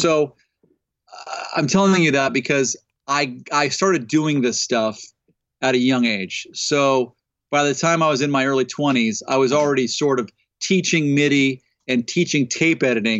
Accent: California, United States; Before that, growing up in the San Fernando Valley, I was a keyboard player and in rock bands.

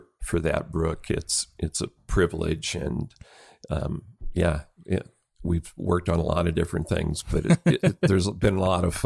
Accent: Omaha, Nebraska, United States; Well, I'm a native Nebraskan. I was born and raised in Omaha.

